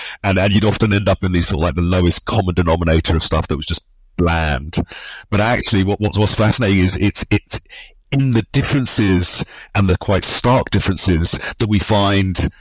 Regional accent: London, United Kingdom; I grew up obviously in London, the son of Nigerian immigrants.

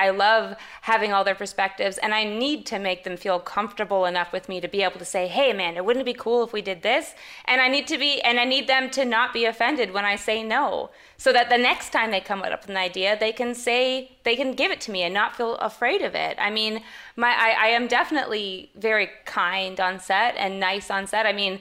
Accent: Canada; I mean, I'm Canadian as well

